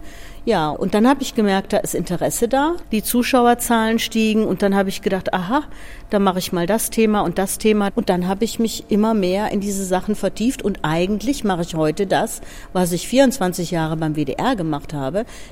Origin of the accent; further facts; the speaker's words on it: Netherlands; moved away as an adult; Ich bin Deutsche, bin aber aufgewachsen in den Niederlanden. Ich habe einen deutschen Vater und eine niederländische Mutter.